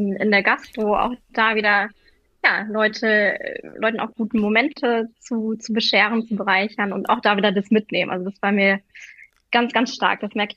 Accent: Winterberg, North Rhine-Westphalia, Germany; War da ja wieder in meiner Heimat Winterberg, wusste aber eigentlich, muss ich nochmal was anderes sehen.

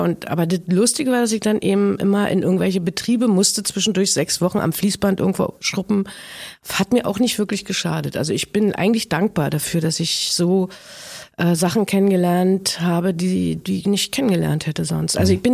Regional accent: Biesdorf, Berlin, Germany; Ich bin ja im Arbeiter- und Bauernstaat groß geworden und in Biesdorf war jetzt nicht viel Arbeiteratmosphäre. Das ist ja dann doch Speckgürtel auch schon damals gewesen.

